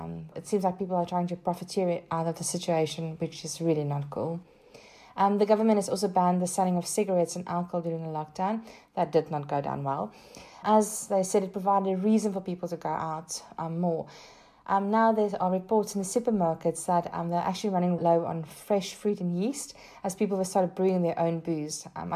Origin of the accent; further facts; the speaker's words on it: South Africa; now in London, United Kingdom; I'm a South African living in London with my boyfriend, Adrian, who's also South African.